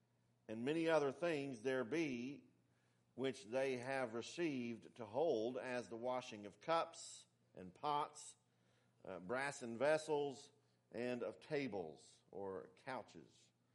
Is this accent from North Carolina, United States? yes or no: yes; North Carolina, United States; when I lived in North Carolina, there was a church in my hometown that I knew preached some false doctrine